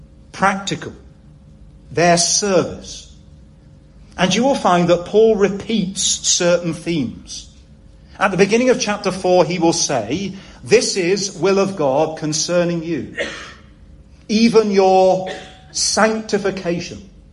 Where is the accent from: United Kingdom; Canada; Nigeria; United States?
United Kingdom; South West England; I'm English. I'm even Cornish.